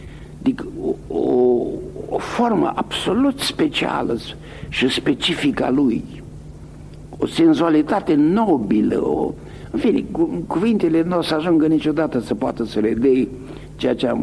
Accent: Romania; Eu am vrut să mă întorc în România, mânat de cele mai simple instincte. Să se regăsești vatra, să vezi de unde vii și să te bucuri că știi cărui pământ aparții.

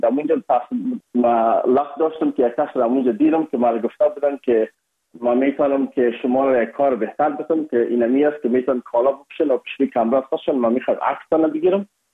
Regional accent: Afghanistan; ما از افغانستان هستیم یکمک لهجه و فرق داشت.

